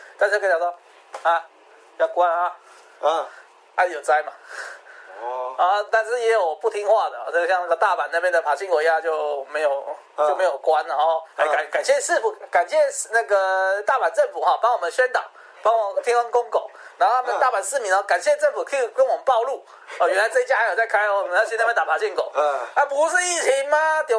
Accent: Taiwan; 我说我们台湾人就这么认为呢？

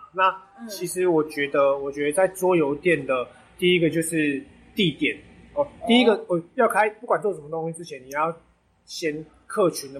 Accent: Taipei, Taiwan; 因为小时候在台北市长大

